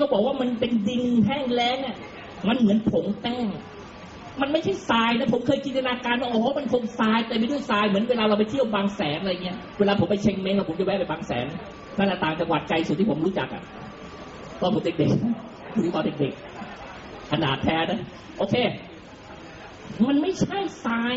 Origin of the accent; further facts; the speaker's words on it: Bangkok, Thailand; ผมเป็นลูกคนจีนผมไม่มีญาติพี่น้องอยู่ต่างจังหวัดเลยผมไม่มีโอกาสไปเยี่ยมญาติที่โน่นที่นี่ที่อีสานที่เหนือที่ใต้ที่อะไรไม่เคยไม่มีพ่อผมนั่งเรือมาโผล่ที่กรุงเทพผมก็อยู่กรุงเทพ